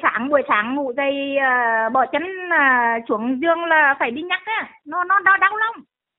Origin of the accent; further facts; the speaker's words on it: Vũ Quang, Hà Tĩnh, Vietnam; now in Vung Tau, Vietnam; Dạ, huyện Vũ Quang Hà Tĩnh, nhưng mà lấy vào ở với con ở Vũng Tàu.